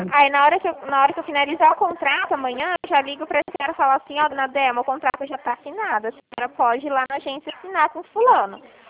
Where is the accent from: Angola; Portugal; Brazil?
Brazil; Dracena, São Paulo; Eu sou de Dracena